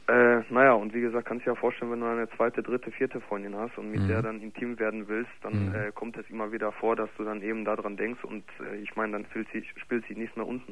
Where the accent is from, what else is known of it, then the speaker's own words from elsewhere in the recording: Gelsenkirchen, North Rhine-Westphalia, Germany; Ich komme nämlich aus Gelsenkirchen im Ruhrpott.